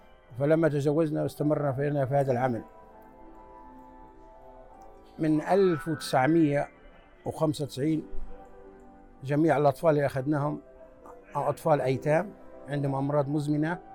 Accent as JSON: {"language": "Arabic", "country": "Libya", "moved": "as an adult", "lives_now": "United States", "said": "بدايتي بدت بأنا جيت من ليبيا، في من ليبيا إلى أمريكا سنة 1978 طالب، درست بالجامعة في ولاية يوتا وتخرجت مهندس إلكتروني."}